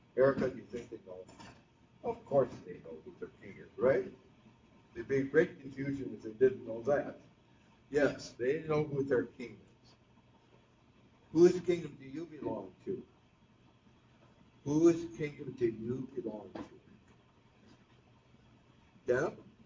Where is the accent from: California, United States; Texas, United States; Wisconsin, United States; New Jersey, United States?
Wisconsin, United States; Sheboygan; when I was growing up in Sheboygan